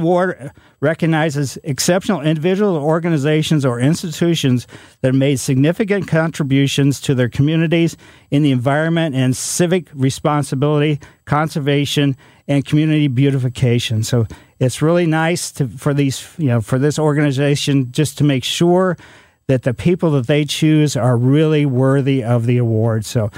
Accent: Ellisville, Missouri, United States; Actually, way more than that because I played in the outdoors as a kid growing up in Ellisville.

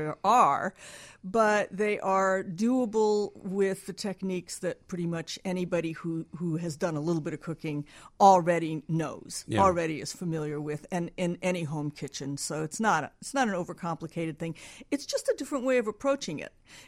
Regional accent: Midwest, United States; You know, I grew up in the Midwest, actually, in a Polish family, and it was always meat in the middle and something on the side

